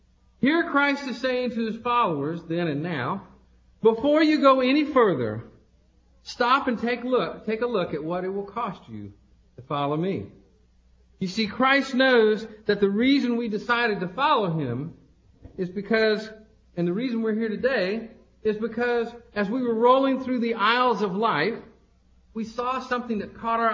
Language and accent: English; Palatka, Florida, United States; in my hometown in Palatka.